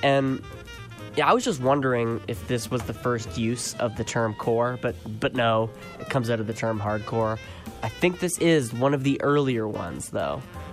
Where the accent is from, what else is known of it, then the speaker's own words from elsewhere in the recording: Canada; even though I am Canadian.